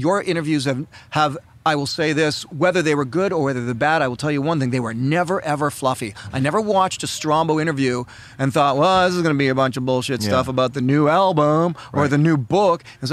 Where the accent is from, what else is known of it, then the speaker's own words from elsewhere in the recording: Canada; No, I'm a Canadian celebrity.